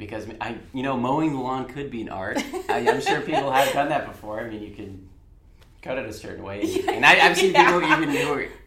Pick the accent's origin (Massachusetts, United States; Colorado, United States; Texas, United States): Colorado, United States; So I'm from Colorado, so obviously nature is a huge part of my background.